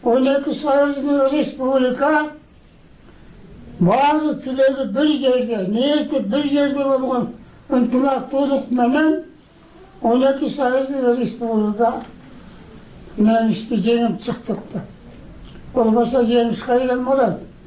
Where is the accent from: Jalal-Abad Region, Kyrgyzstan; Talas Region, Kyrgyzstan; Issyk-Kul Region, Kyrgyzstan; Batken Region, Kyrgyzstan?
Issyk-Kul Region, Kyrgyzstan; Ошо менен 46 жылынан өзүм туулуп өскөн Жетеуз районуна кайра келдим.